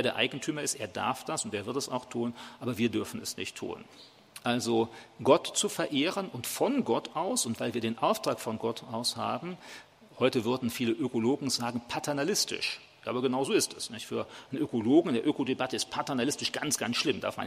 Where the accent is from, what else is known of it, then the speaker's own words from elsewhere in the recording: Germany; Da sind wir doch als Deutsche eigentlich immer so zu erzogen.